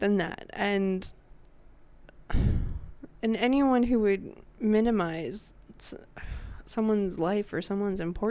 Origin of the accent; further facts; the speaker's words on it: Montana, United States; And this guy knows I'm from Montana.